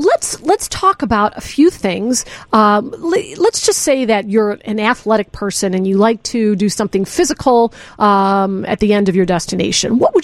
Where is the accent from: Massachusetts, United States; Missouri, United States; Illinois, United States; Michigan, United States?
Illinois, United States; Berwyn; I say that because I'm from Berwyn.